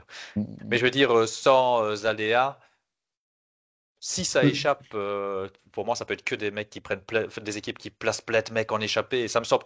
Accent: Belgium; c'est pas parce que je suis belge

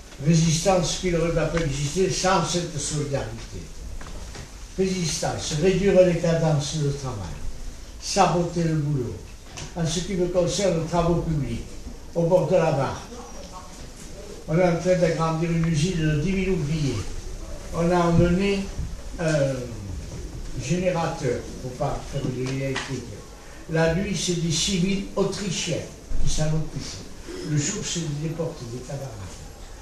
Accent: France; En tant que Français, dans l'autre défense

